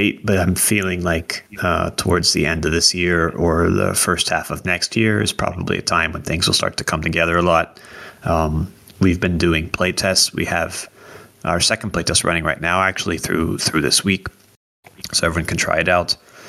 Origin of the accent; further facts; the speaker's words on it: Frederick, Maryland, United States; which is inspired by my hometown of Frederick, Maryland